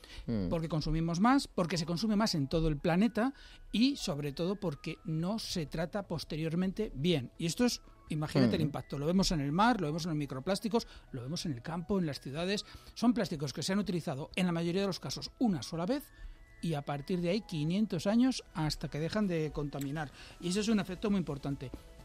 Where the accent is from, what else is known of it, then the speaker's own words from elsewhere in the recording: Valladolid, Castile and León, Spain; now in Madrid, Spain; Yo soy de Valladolid y cuando venía mi familia, claro, entonces el agua en Valladolid abrías el grifo